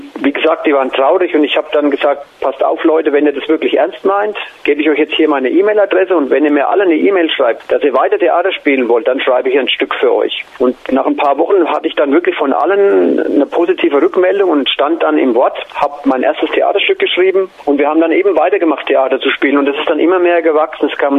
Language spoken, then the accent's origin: German; Nuremberg, Bavaria, Germany; ich komme aus Nürnberg, bin 49